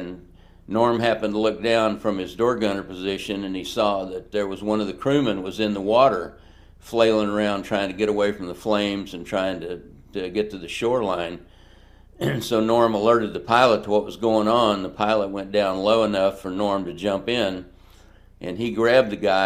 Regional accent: Texas, United States; I was born and raised in Texas and didn't exactly have a stellar high school career

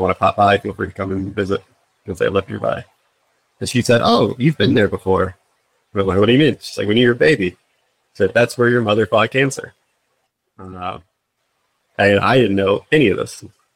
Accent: South Carolina, United States; So they picked Charleston, South Carolina, just at a random, probably just because I'm from South Carolina.

